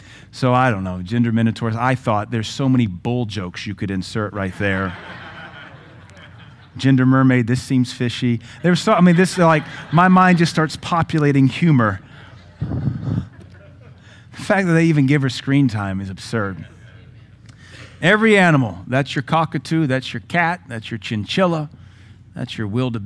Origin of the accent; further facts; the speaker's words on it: Seattle, Washington, United States; You know, I grew up in Seattle, which was environmental central